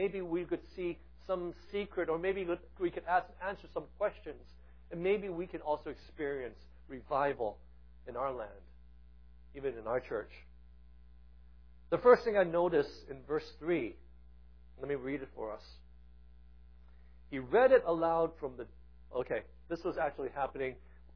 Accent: Hong Kong; I grew up in Hong Kong

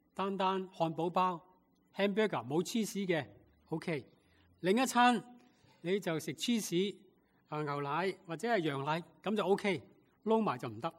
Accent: Guangdong, China; 例如如果我们广东人吃猪红，他们就不吃。

